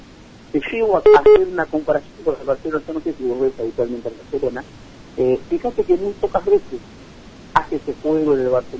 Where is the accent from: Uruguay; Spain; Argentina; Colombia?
Argentina; eso también me parece que refleja lo que somos los argentinos